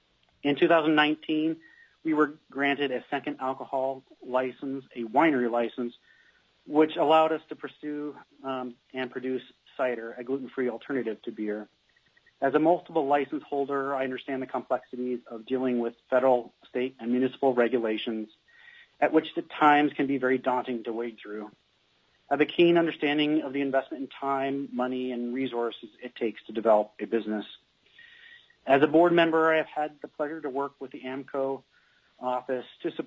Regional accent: Anchorage, Alaska, United States; also born or lived in Seattle; I was born and raised in Anchorage, but had the opportunity to get education outside of the state.

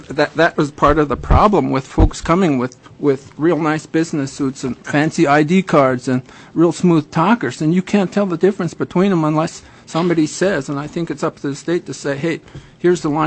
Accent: Yakutat, Alaska, United States; I was born and raised in Yakutat.

